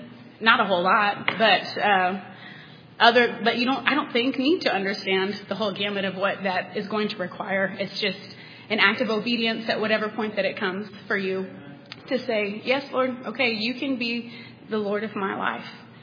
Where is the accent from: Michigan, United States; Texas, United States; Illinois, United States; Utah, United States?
Texas, United States; I grew up in Texas, and I was born into a Christian home.